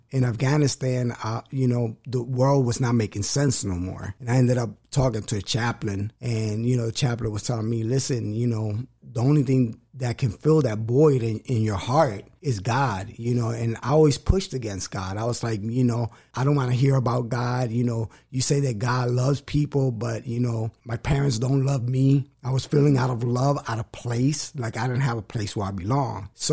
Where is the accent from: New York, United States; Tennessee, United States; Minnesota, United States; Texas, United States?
New York, United States; also born or lived in Cleveland, Ohio; Well, I'm from New York. I grew up between New York and Cleveland, like half of my life in New York, the other half in Cleveland.